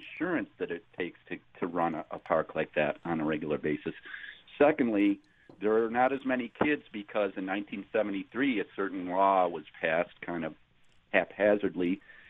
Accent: Grand Island, New York, United States; I grew up on Grand Island.

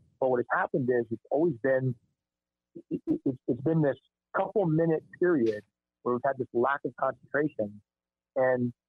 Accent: New Jersey, United States; I was Eagles. I'm right across the bridge from Philly, about 20 minutes.

